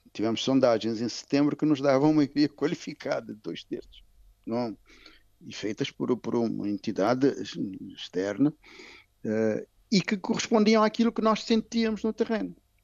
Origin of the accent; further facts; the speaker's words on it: Cape Verde; continuamos aquilo que nos une como cabo-verdianos é muito mais do que aquilo que não nos une